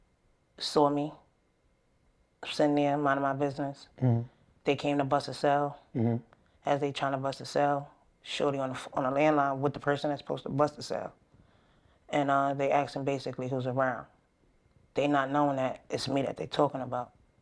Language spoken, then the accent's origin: English; Brooklyn, New York, United States; I'm from Brooklyn, Bed-Stuy.